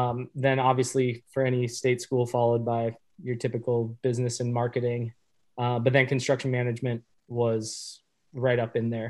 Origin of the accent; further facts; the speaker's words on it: California, United States; Growing up, I grew up in California. I have always had family in southeastern Wisconsin.